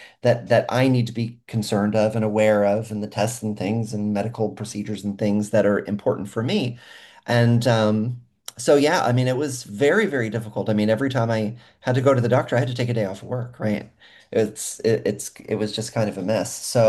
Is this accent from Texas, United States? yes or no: yes; Texas, United States; also born or lived in Delaware / Alaska / Missouri; I was born in Delaware. I actually live in a building literally 3 blocks away from the building I was born in. So my house is 3 blocks away from the building I was born in. But I was raised in Texas. I was raised in Alaska. I was raised in Missouri.